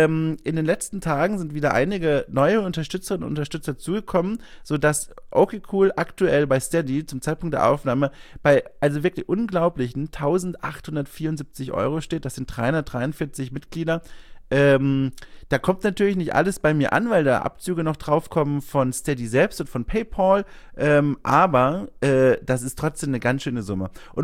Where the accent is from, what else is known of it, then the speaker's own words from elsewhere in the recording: Bavaria, Germany; Ich muss darauf achten, das B angemessen hart auszusprechen. Als Franke hat man damit immer ein bisschen Probleme.